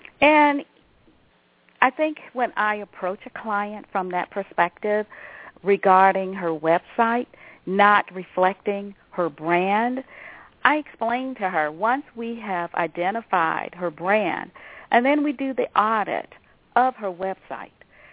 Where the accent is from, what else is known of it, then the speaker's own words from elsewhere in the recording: Thomaston, Georgia, United States; now in Westerville, United States; My mother lived in Columbus, and I grew up with my paternal grandparents in Thomaston, Georgia.